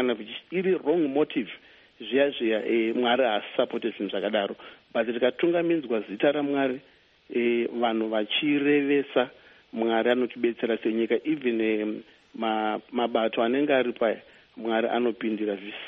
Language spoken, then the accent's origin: English; Chitungwiza, Harare, Zimbabwe; is 43 years old. I was born here in Zimbabwe. I was born in Chitungwiza, where I grew up.